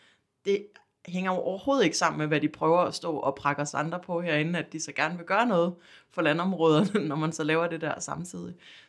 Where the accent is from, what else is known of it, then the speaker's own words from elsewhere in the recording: Zealand, Denmark; Vi står i en situation, hvor i Region Sjælland, hvor jeg kommer fra og hvor jeg også bor nu